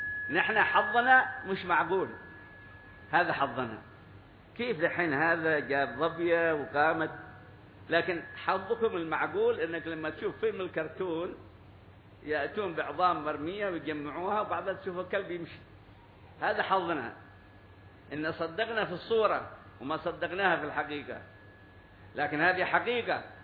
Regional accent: Hadramaut, Yemen; نحن ننتمي لحضرموت وننتمي لمدرستنا

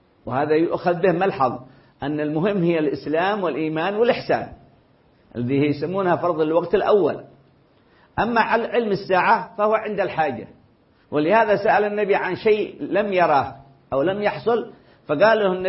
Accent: Hadramaut, Yemen; معروف نحن مثلا عندنا في حضرموت العلماء معروفين عبر التاريخ

